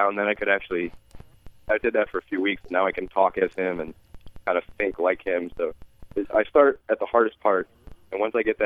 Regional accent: Boston, Massachusetts, United States; So great to be on the show. I'm from Boston. Where you guys from?

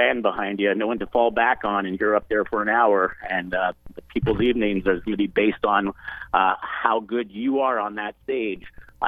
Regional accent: Canada; accent: Canadian; Even with my Canadian accent, hopefully y'all got the house, H-O-U-S-E, not hoose

